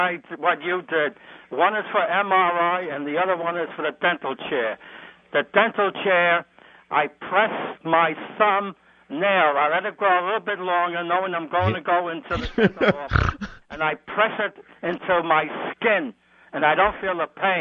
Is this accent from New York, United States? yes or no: yes; New York, United States; born there; I was born in New York. I'll die in New York.